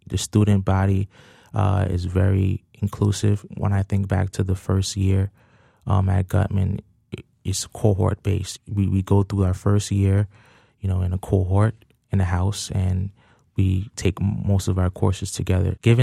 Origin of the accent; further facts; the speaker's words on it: Brooklyn, New York, United States; I'm from Brooklyn, New York, Canarsie, New York, yeah, particular.